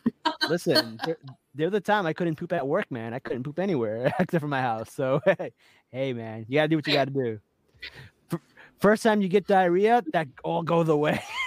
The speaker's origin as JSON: {"language": "English", "region": "New York", "country": "United States", "said": "I'm sorry. I'm from New York."}